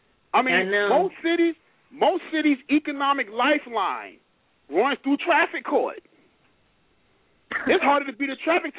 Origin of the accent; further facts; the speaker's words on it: New York, United States; This new kid coming up in New York. I'm from New York.